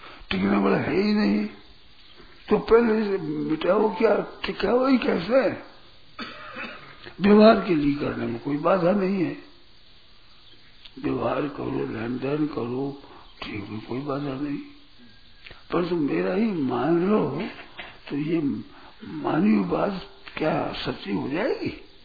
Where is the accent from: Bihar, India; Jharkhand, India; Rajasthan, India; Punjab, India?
Rajasthan, India; Mathania; मथानिया हमारा गांव है, तो मथानिया गांव है